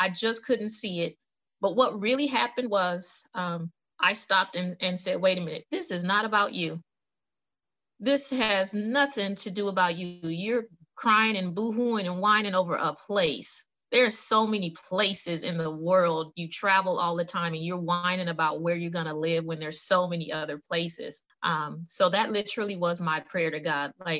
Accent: California, United States; also born or lived in New York; I was born in Manhattan, New York, Jamaican parents, so we're all in New York, right? So quickly moved from there when I was about five. We moved to California

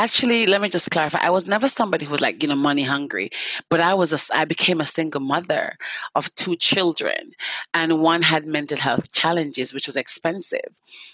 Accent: Jamaica; now in United Kingdom; I'm Jamaican. Don't forget that part.

